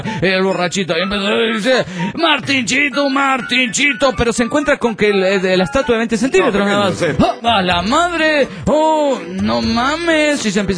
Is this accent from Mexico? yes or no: yes; Tuxtla Gutiérrez, Chiapas, Mexico; de Tuxtla Gutiérrez, Chiapas, México.